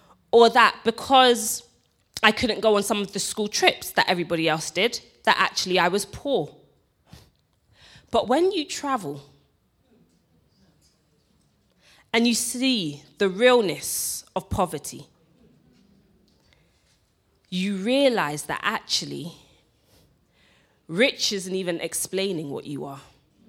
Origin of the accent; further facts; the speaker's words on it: England, United Kingdom; born there; I was born in England